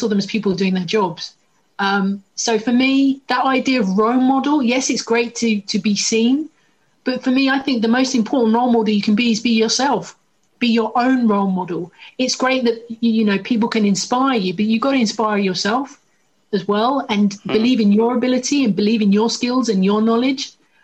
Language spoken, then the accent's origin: English; East of England, United Kingdom; She was from Essex. I'm from Essex. Big up Essex.